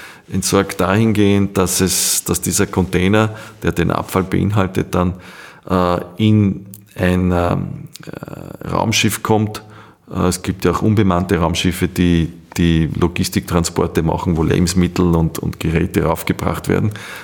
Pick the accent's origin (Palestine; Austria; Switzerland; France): Austria